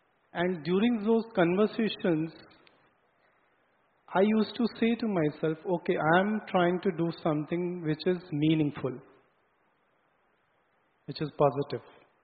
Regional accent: Chandigarh, India; So when I came back to Chandigarh, I'm from Chandigarh, I was sitting on my terrace

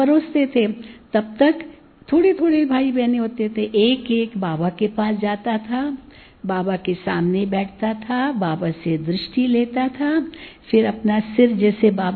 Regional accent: Mumbai, Maharashtra, India; born there; मैं मुंबई में पैदा हुई, और 3 दिन की थी केवल

